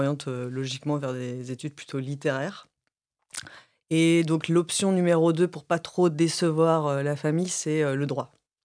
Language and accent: French; Paris, Île-de-France, France; now in Bordeaux, France; Alors, je viens de Bordeaux, je suis une ancienne parisienne, donc j'ai passé plus de 30 ans à Paris. Et ça fait une dizaine d'années que je suis installée avec ma petite famille à Bordeaux. J'ai 3 garçons.